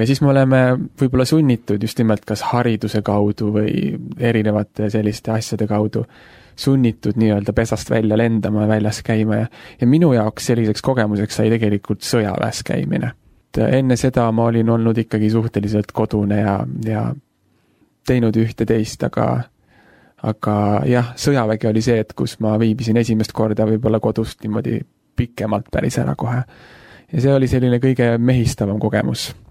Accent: Põltsamaa, Jõgeva County, Estonia; also born or lived in Pärnu; Minu isa on pastor ja tema ameti tõttu on pidevalt ühes kohas teise liigutud ja ma olin vist 6-aastane, kui me kolisime Pärnust ära ja läksime edasi tol hetkel siis Põltsamaale. Põltsamaal sai elatud järgmised 8 aastat

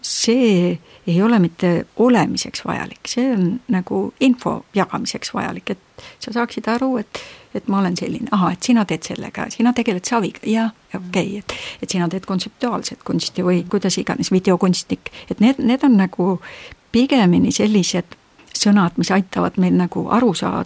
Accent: Hiiu County, Estonia; Ma olen Hiiumaal pärit ka, nii et siukene lugu.

